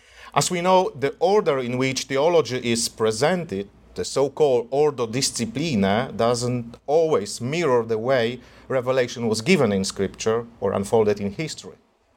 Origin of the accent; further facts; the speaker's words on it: Toruń, Kuyavian-Pomeranian Voivodeship, Poland; Imagine taking the US Capitol from Washington, D.C. and setting it down in the skyline of my hometown, Toruń.